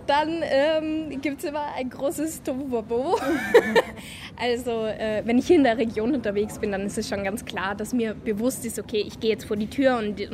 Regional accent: Innsbruck, Tyrol, Austria; Das war nicht hier, sondern in Innsbruck in meiner Heimatstadt.

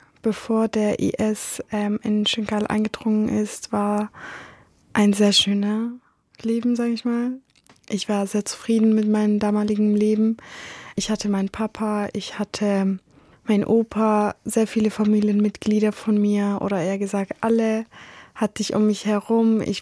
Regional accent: Sinjar, Nineveh, Iraq; German is a second language; now in Tübingen, Germany; Was ich an meiner Heimatstadt mag oder liebe, sind die ganzen Erinnerungen vor dem Krieg, als ich noch meine ganze Familie um mich herum hatte. Aber was ich an Tübingen mag, ist, dass es meine neue Heimat geworden ist

